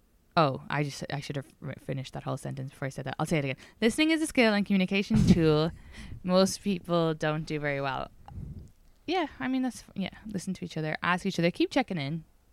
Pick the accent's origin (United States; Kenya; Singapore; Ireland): Ireland; Obviously just being Irish and nice.